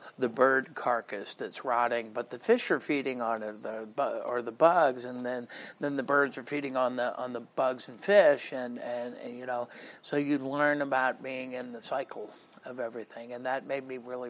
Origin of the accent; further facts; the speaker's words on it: Hollywood, Florida, United States; Hollywood, born in Hollywood, and parents moved around a lot, so I had a lot of Southern influence, mostly food wise.